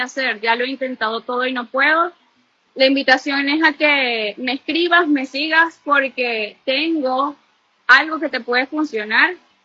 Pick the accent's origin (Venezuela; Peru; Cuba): Venezuela; así somos las venezolanas, somos mujeres aguerridas, echadas para adelante, que no nos detenemos ante las circunstancias